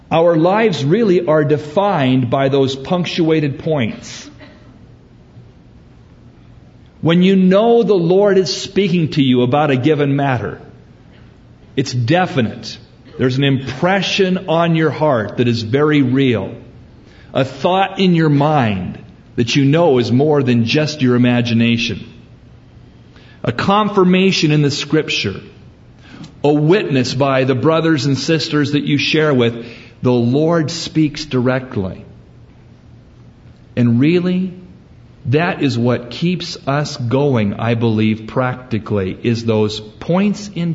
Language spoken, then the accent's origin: English; San Jose, California, United States; I grew up in San Jose. It was close to the beach. And the weather's nice. And that's my hometown, so to speak.